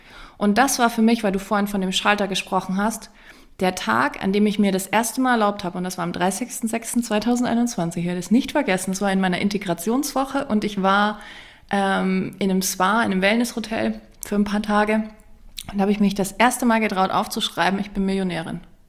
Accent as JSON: {"language": "German", "region": "East Germany", "country": "Germany", "said": "Ich komme nicht aus Unternehmerfamilie. Ich bin ein DDR-Ostkind. Wir hatten keine Kohle, wirklich ein Minute. Wir hatten kein Geld."}